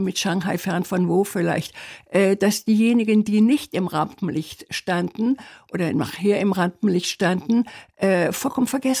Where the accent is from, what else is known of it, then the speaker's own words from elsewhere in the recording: West Germany, Germany; ich bin in einer Gegend aufgewachsen im Westen Deutschland, wo dieses Thema eigentlich gar keine Rolle spielte. Wir hatten keine Flüchtlinge, wir hatten Menschen, kamen sehr selten zu uns, es gab keine Arbeitsplätze